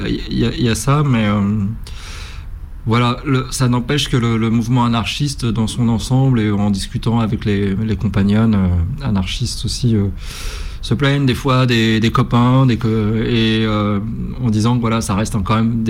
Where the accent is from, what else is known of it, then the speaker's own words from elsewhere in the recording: Paris, Île-de-France, France; comme je suis plutôt, enfin j'étais plutôt parisien, maintenant je suis breton